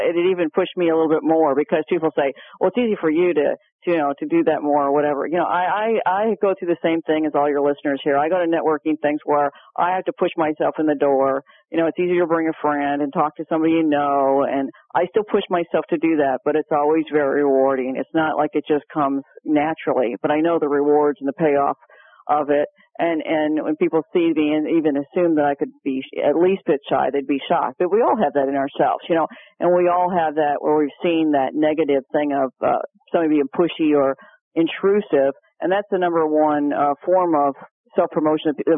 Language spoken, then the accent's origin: English; Chicago, Illinois, United States; since I'm from the Chicago area, my brother's coming up with his whole family and everything to visit us tomorrow.